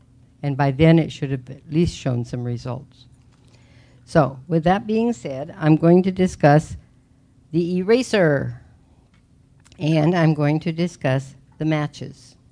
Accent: Midwest, United States; I was raised in the Midwest, and my dad traveled all of their married life.

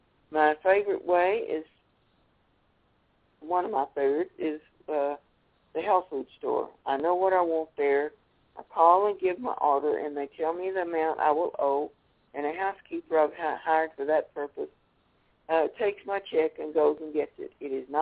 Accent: Oklahoma, United States; from Oklahoma, and I thank you for letting me serve, and I thank you for being here, too.

